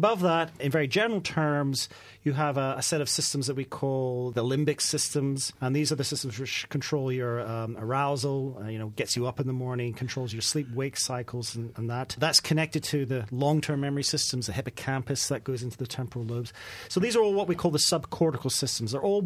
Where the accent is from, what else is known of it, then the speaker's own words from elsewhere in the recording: United States; now in Bristol, United Kingdom; when I came over from the States and arrived at Bristol, I had all these ideas for new ways of teaching.